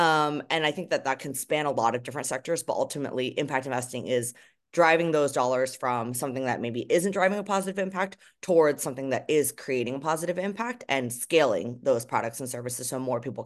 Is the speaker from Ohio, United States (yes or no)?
no; New Jersey, United States; I grew up in New Jersey, so I saw how many assets and how much money there is in the financial system